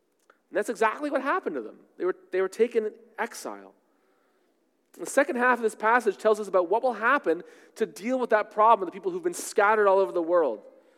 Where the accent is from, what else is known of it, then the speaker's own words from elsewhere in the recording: Canada; born there; I was born in Canada. This is my home and native land.